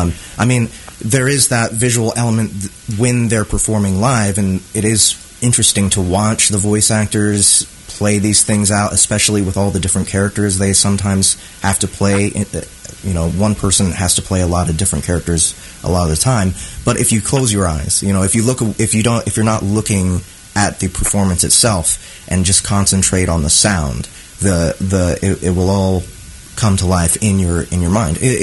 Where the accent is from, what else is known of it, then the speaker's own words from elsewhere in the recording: Kansas City, United States; I was born and raised in Kansas City. I love this city, and you know, I plan on keeping it as my base till I don't know. I have no plans to leave, really.